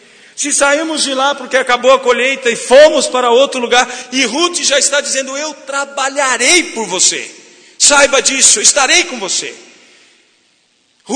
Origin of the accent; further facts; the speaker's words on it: Brazil; Mas estamos no nosso país, somos brasileiros.